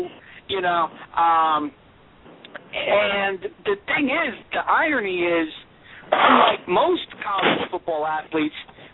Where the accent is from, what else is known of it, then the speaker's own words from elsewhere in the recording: New York, United States; And I think, I mean, Jerry and I, we're from the New York area.